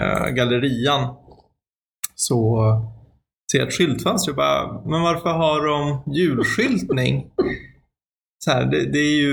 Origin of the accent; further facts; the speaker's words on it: Sweden; Ja, vi är från Sverige.